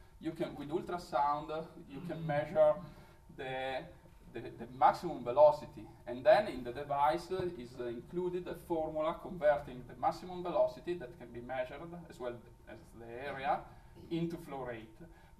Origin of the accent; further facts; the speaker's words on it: Italy; English is a second language; I'm from Italy, so soccer is a religion.